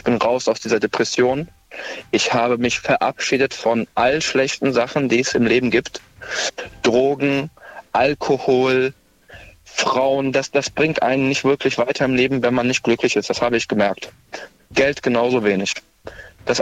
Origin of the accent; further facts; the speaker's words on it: North Rhine-Westphalia, Germany; Ich komme aus der Nähe Köln.